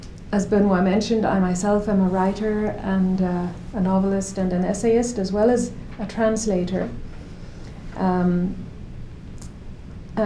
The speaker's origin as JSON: {"language": "English", "region": "Northern Ireland", "country": "United Kingdom", "said": "I'm from Northern Ireland, so far from the Arab world."}